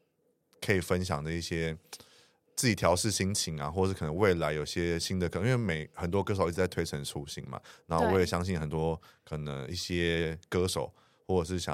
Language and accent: Chinese; Taichung, Taiwan; 所以你也是台中人，跟我一样是台中人呢。